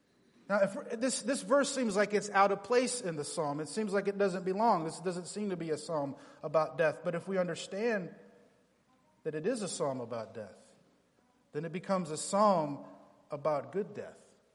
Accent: Appalachia, United States; I'm from the Appalachian Mountains and grew up listening to those old bluegrass songs.

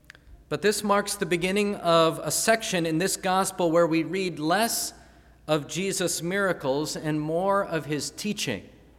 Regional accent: Chicago, Illinois, United States; born there; grew up near where I was born in the Chicago area.

